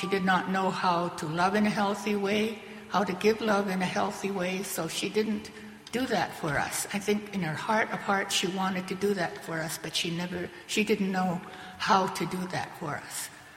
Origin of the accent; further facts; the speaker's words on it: Prince Rupert, British Columbia, Canada; I'm from the Tsimshian First Nation in Prince Rupert, B.C. My reserve is called Lahwa Lams, which means place of wild roses in my language, and my language is called the Smalyach language.